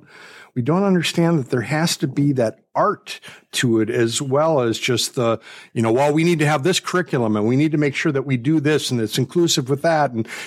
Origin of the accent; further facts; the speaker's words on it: Milwaukee, Wisconsin, United States; Of course, I'm from Milwaukee.